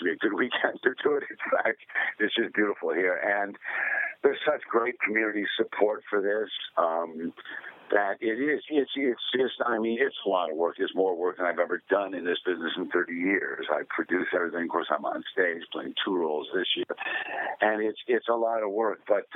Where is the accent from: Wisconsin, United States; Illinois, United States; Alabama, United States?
Illinois, United States; Ottawa; in my theater in my hometown in Ottawa, Illinois.